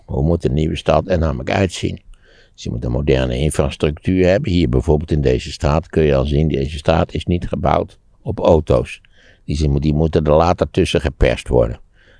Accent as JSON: {"language": "Dutch", "country": "Netherlands", "tie": "born there", "said": "wat ben ik dankbaar dat u mij geboren heeft laten worden in een vrij redelijk, fatsoenlijk en schatrijk land. Ja, er is van alles mis in Nederland"}